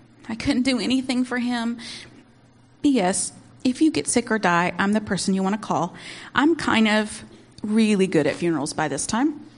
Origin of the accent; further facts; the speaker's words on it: the South, United States; I'm from the South, so everybody, we're all related, whether you're blood related or not.